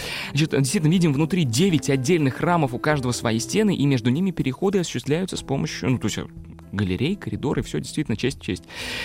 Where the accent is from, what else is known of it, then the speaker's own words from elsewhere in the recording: Kazan, Tatarstan, Russia; Иван Грозный взял Казань, мой родной город.